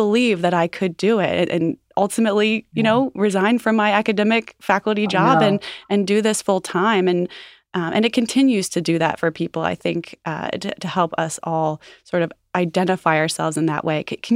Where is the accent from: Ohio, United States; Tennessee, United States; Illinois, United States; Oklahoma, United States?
Ohio, United States; Cincinnati; I grew up here in Cincinnati before we were identifying ourselves as a hub of innovation, as a growth center for innovation.